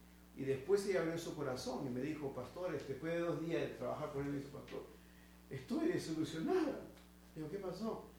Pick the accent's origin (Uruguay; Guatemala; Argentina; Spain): Guatemala; yo soy guatemalteco